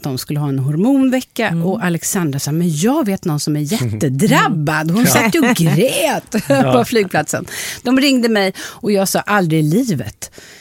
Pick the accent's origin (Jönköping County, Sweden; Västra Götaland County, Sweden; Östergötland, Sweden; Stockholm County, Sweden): Östergötland, Sweden; Eller ja, nu växte jag upp i Östergötland.